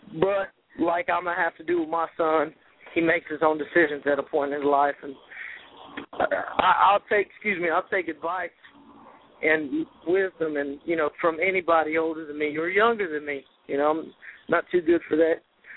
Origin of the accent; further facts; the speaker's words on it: the South, United States; I'm from the South, obviously. I'm proud to be from the South.